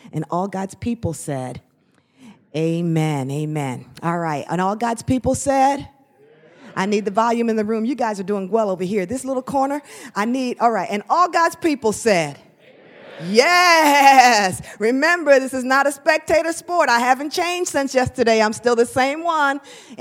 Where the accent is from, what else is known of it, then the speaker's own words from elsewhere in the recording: Ghana; Yes, I'm from Ghana.